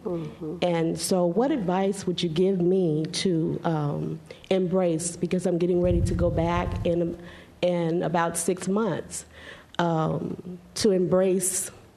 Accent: Memphis, Tennessee, United States; moved away; I'm originally born and raised in Memphis, Tennessee, and my question is, what advice would you give me? I've been in California since 1984, and I haven't been back to Memphis since 2000

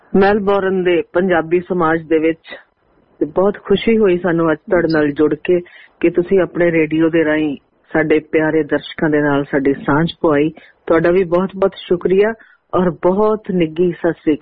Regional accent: Chicha, Punjab, India; also born or lived in Ferozepur; ਮੇਰਾ ਜਨਮ ਜਿਹੜਾ ਹੈਗਾ ਉਹ ਫਿਰੋਜ਼ਪੁਰ ਕੈਂਟ ਦੇ ਵਿੱਚ ਹੋਇਆ, ਕਿਉਂਕਿ ਮੇਰੇ ਪਾਪਾ ਆਰਮੀ ਚ ਸੀਗੇ, ਬਟ ਜੰਮਣ ਤੋਂ ਤਾਂ ਫਿਰੋਜ਼ਪੁਰ ਦੀ ਧਰਤੀ ਦੀ ਸੀਗੀ, ਪਰ ਜਿਹੜਾ ਸਾਡਾ ਵੈਸੇ ਪਿੰਡ ਹੈਗਾ

